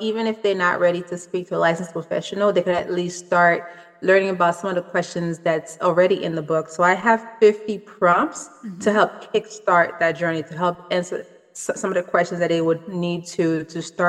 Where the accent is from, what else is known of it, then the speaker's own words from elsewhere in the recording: Haiti; now in United States; I was born and raised in Haiti, but I've been here for almost 20 years now. And I could say I'm an American at this point.